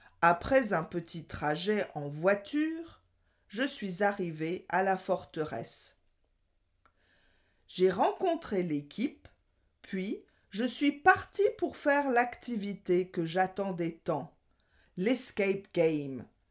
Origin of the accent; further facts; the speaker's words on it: Poitiers, Nouvelle-Aquitaine, France; Je viens de Poitiers et j'aime les langues, voyager et écrire.